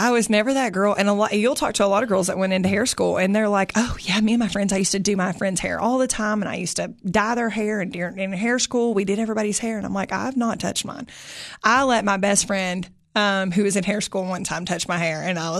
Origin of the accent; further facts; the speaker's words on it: Cookeville, Tennessee, United States; I'm born and raised in Cookeville. Yep. I went to Cookeville High School, graduated from there.